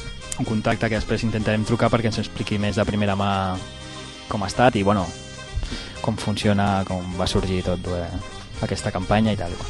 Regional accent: Bilbao, Basque Country, Spain; also born or lived in Barcelona; Jo soc de Bilbao.

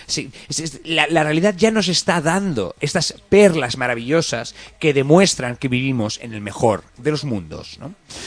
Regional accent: Spain; ¿cómo somos, los españoles?

